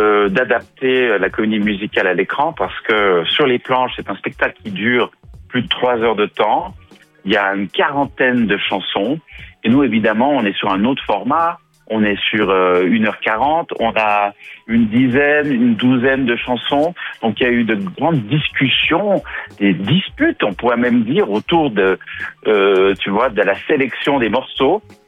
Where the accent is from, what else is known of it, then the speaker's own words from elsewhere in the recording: Romandy, Switzerland; j'ai grandi en Suisse romande et je suis parti à Zurich, m'installer à Zurich en Suisse alémanique au début des années 2000.